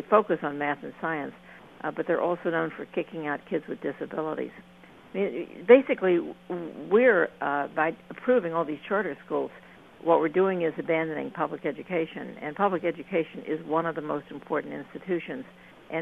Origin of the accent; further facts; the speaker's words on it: Houston, Texas, United States; I'm now lapsing into my Texas, background because I grew up in Houston.